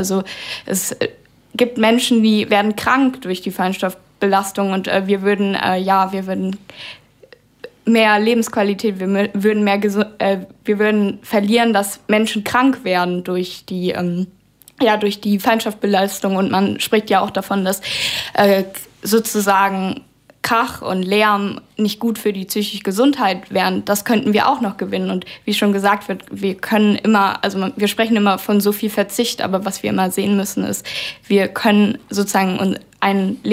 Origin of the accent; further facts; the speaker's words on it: Hesse, Germany; ich komme persönlich nicht aus Frankfurt. Also ich komme aus einem Vorort